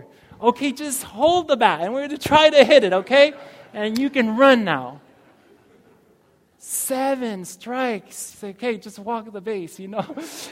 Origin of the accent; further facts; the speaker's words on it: Montemorelos, Nuevo León, Mexico; English is a second language; also born or lived in Berrien Springs, Michigan, United States; When I moved from Bering Springs, Michigan, being in Michigan for about 4 years, and I was already 7, 8 years old, I moved back to Mexico where my dad had a teaching position in Montemorelos